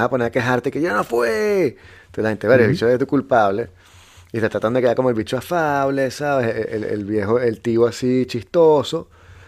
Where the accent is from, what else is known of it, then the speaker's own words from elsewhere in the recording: Venezuela; Y que sí, yo soy de Venezuela.